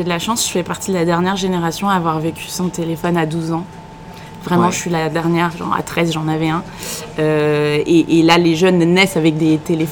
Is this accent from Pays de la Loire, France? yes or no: yes; Segré, Pays de la Loire, France; now in Paris, France; même si j'adore la région Île-de-France et que je vis aujourd'hui à Paris, moi je suis originaire des Pays de la Loire, une petite ville dans le Maine-et-Loire qui s'appelle Segré, une sous-préfecture.